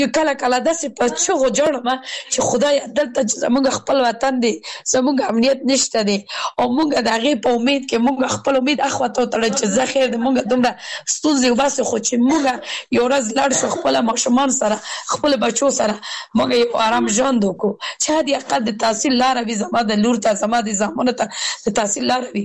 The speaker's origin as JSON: {"language": "Pashto", "region": "Kabul", "country": "Afghanistan", "moved": "yes", "said": "زه اوس بل ولایت کې سیګم زه خپل د کابل ولایت نه یم"}